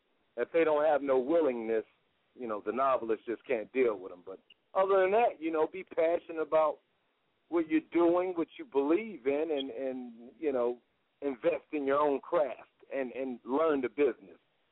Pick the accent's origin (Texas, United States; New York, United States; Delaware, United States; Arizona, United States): New York, United States; now in Las Vegas, United States; I'm a rapper here at Resides in Las Vegas. I'm from Brooklyn, New York.